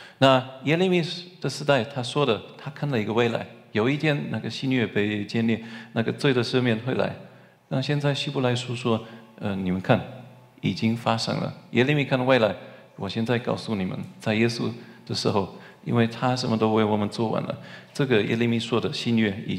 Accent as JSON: {"language": "Chinese", "country": "Germany", "second_language": "Chinese", "said": "我们在德国的传统，我是德国人"}